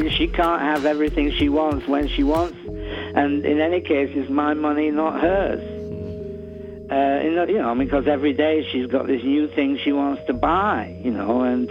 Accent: Manchester, North West England, United Kingdom; where I grew up in Manchester and the kind of economic culture that city had and the way it has imprinted itself on me.

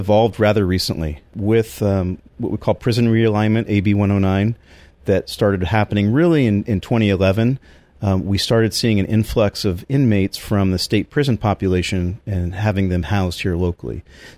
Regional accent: Novato, California, United States; I grew up in Novato, graduated from San Marin High School.

